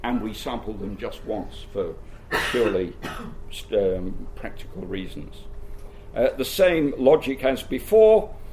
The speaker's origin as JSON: {"language": "English", "region": "Yorkshire and the Humber", "country": "United Kingdom", "lives_now": "Australia", "said": "which as a Yorkshireman I objected to, but there you go, I'm a Queenslander now."}